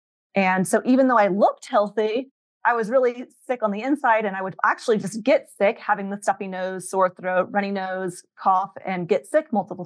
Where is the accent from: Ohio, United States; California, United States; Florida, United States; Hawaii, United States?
California, United States; San Diego; So I grew up in San Diego